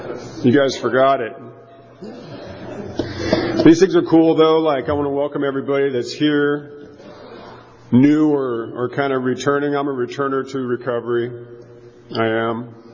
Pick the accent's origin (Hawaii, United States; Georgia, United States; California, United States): California, United States; Fresno; born there; I was born in Fresno. My grandmother raised me.